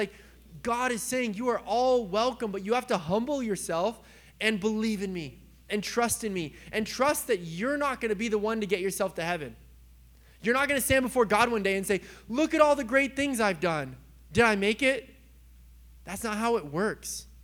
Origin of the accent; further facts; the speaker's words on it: California, United States; like, obviously I'm from California, okay?